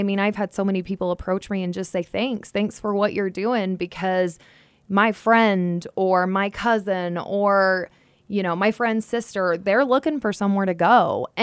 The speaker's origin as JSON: {"language": "English", "town": "Carbon County", "country": "United States", "tie": "born or raised there", "said": "I was raised in Carbon County."}